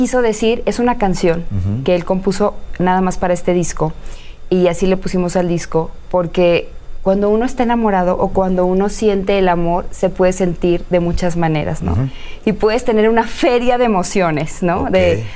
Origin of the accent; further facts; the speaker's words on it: Guadalajara, Jalisco, Mexico; soy de Guadalajara